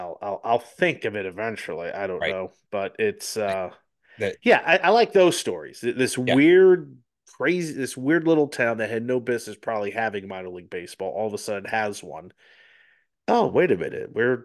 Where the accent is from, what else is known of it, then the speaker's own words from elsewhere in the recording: New Jersey, United States; I remember growing up in New Jersey in the late 90s, and we had a lot of minor league teams